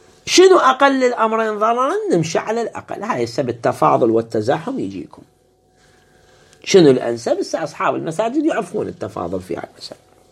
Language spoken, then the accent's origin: Arabic; Iraq; عندنا في العراق